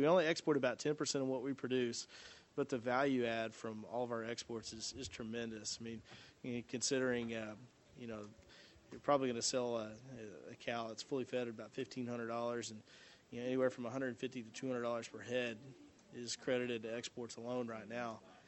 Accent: Wichita Falls, Texas, United States; I am from Wichita Falls, Texas.

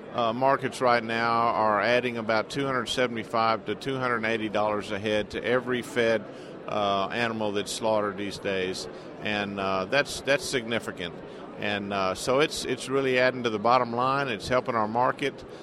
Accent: Victoria, Texas, United States; Well, I'm from South Texas, a little town called Victoria that's down close to the Gulf Coast, south of Houston.

